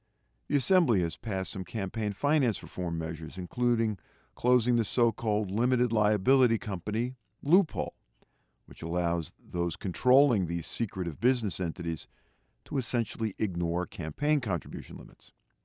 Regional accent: New York, United States; As a New Yorker, it is the latest in a nauseating string of scandals.

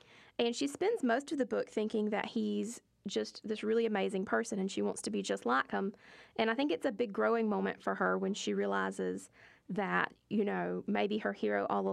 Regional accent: Claxton, Georgia, United States; I'm from Claxton, Georgia, so it's about 50 miles west of Savannah, and I've lived there my whole life with my family, and it's really cool to be from a small town.

